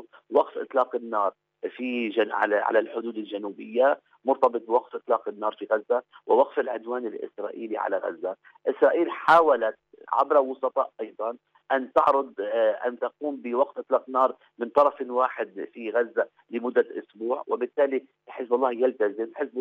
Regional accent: Lebanon

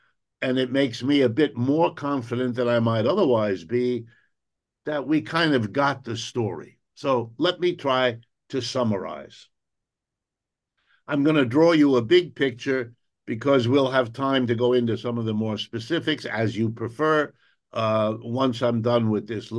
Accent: Youngstown, Ohio, United States; born there; I was born not all that far away from you. I was born in Youngstown, Ohio, many years ago, when my father was working in a steel factory

